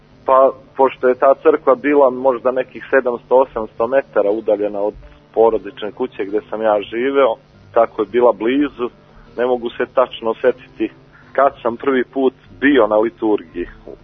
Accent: Belo Polje, Peć District, Kosovo; ja sam rođen dole u Metohiji u Peći, živeo do 18. godine, to jest odrastao u jednom naselju ili selu 2 km udaljenom od Peći, Belo Polje.

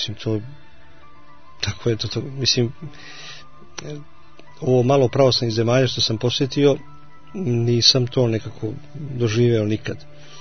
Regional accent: Serbia; Nego ja kažem, ja sam ti iz Srbije.

